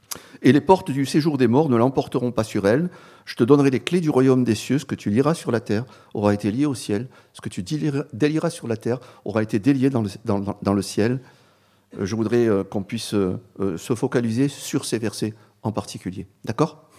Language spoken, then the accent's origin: French; Marseille, Provence-Alpes-Côte d'Azur, France; Moi, je viens de Marseille.